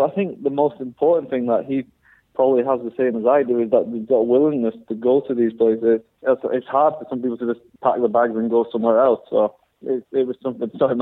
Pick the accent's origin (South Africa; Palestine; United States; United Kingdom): United Kingdom; being British